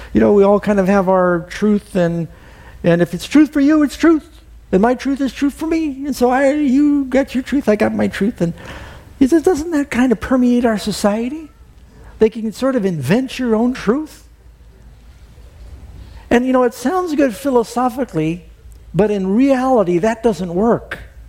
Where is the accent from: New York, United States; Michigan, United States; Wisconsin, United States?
New York, United States; New York City; And I know I grew up in New York City. We had a lot of pigeons.